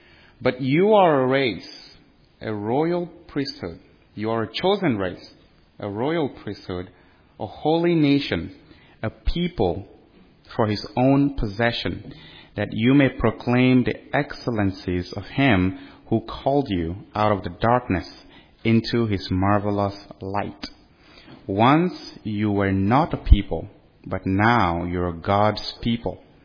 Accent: Nigeria; things I'll be telling you about growing up in Nigeria and being in the church in Nigeria and a Christian family

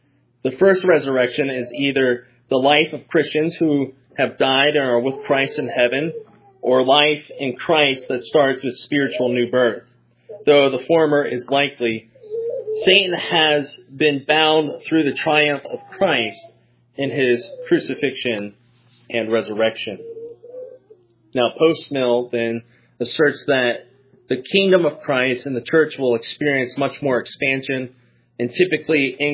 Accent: United States; I don't know, growing up in America, like, it's just getting worse.

